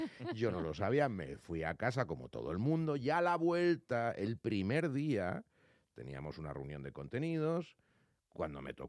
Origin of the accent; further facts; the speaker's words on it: Madrid, Community of Madrid, Spain; Soy madrileño y madrileño moriré. Mi estado ideal sería a caballo entre Madrid y Málaga.